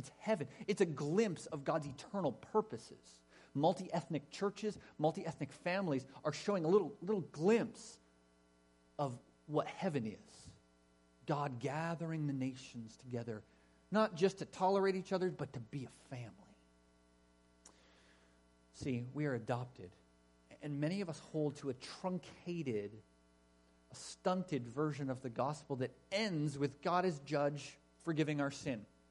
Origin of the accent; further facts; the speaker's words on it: Canada; As an English-speaking, Caucasian, you know, Canadian Gentile, I don't belong in this family.